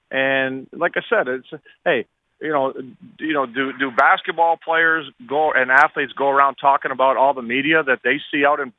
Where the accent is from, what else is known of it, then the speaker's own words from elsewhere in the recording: Canada; And if you watch a lot of obviously, we're a Canadian.